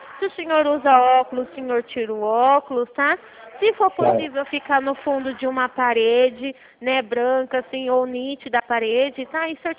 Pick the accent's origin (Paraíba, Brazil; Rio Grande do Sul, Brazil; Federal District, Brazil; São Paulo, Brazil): São Paulo, Brazil; Bauru; eu sou daqui de Bauru